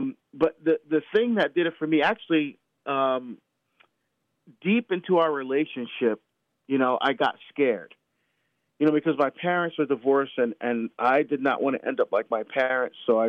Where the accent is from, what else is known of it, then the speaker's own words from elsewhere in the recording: Barbados; now in United States; Well, it starts back in my home country of Barbados, where I was born. We're immigrants to the United States.